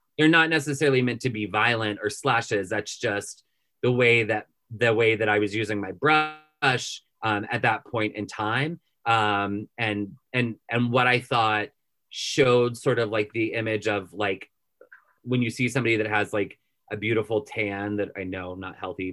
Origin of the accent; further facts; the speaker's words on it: Appalachia, United States; I should say about being Appalachian and being a painter